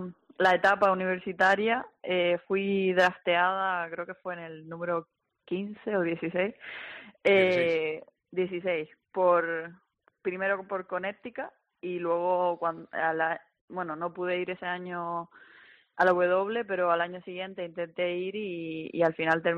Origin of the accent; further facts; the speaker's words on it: Canary Islands, Spain; estaba en Gran Canaria, ¿no?, de donde yo soy